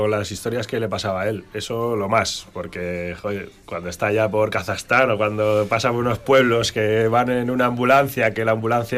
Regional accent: San Sebastián, Basque Country, Spain; Sí, tío, yo además soy de Donosti, tengo contacto ahí

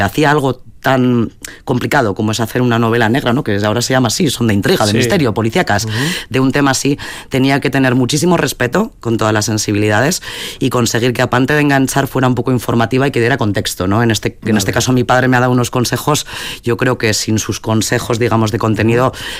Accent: Vitoria, Basque Country, Spain; now in Zuazo de Cuartango, Spain; Yo soy de las que he vuelto, sí, efectivamente. Además de pequeña viviendo en Vitoria, que me encanta y que quede claro, pero era un sueño especial porque tengo muchísima unión a Cuartango, el vivir allí. Entonces, muy feliz de estar viviendo en Zuazo.

